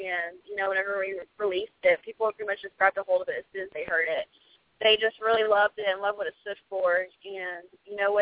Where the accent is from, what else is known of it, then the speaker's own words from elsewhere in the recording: Kansas City, Missouri, United States; Well, I am from Kansas City, Missouri.